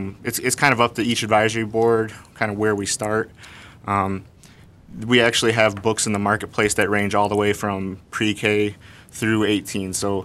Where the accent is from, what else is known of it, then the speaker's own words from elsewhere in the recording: Lansing, Michigan, United States; I'm from the Lansing area, grew up, Jeremiah's from Texas.